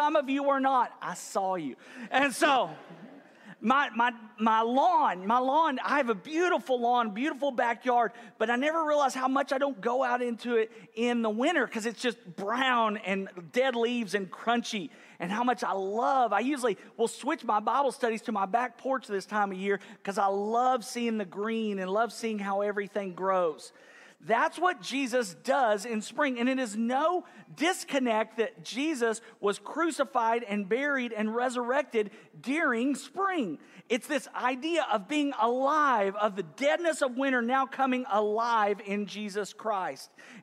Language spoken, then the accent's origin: English; Texas, United States; So, but for me, I grew up in the Panhandle, so I had to prepare for tornadoes.